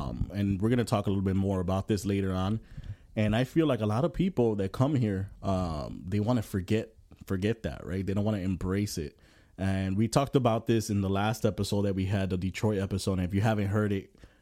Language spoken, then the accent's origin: English; Puerto Rico; I'm from Puerto Rico.